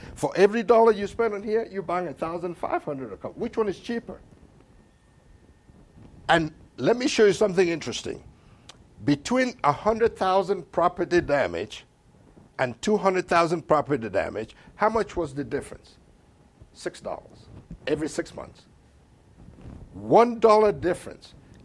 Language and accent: English; Nigeria; now in United States; I'm from Nigeria originally. Insurance is not important. Come to this country, insurance is required.